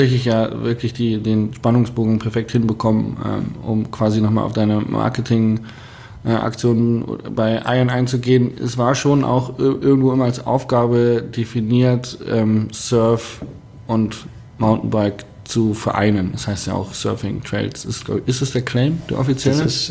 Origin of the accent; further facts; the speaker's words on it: Hanover, Lower Saxony, Germany; Ich komme aus Hannover und ganz viele meiner Freunde aus Hannover, also auch Radsportfreunde, sind alle Surfer.